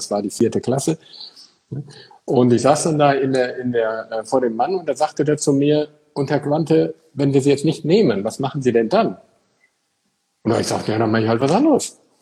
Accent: Eickelborn, North Rhine-Westphalia, Germany; ich komme ja aus Eichelborn, so ein kleines Kaff in Nordrhein-Westfalen.

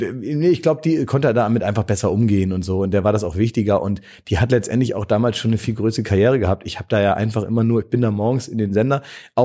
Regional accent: Oldenburg, Lower Saxony, Germany; ich komme aus Oldenburg, bin dann natürlich auch mehr oder weniger aufgewachsen

